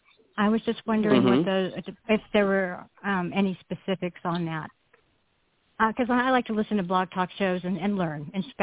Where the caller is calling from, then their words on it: California, United States; And like you said, I'm calling from California.